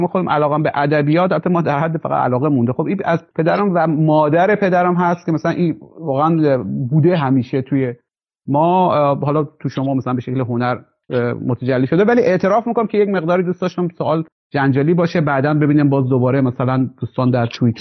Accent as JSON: {"language": "Persian", "region": "Khorasan", "country": "Iran", "said": "البته ما به عنوان خراسانی تبریم جو ما خیلی پلیس کتک بزن نیستیم"}